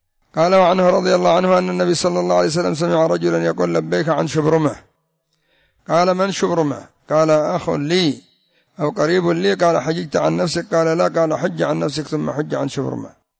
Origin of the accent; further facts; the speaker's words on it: Yemen; لكن مثلا الآن ربما عندنا في اليمن في هذه السنة يحتاج الحاج إلى 15,000 سعوديا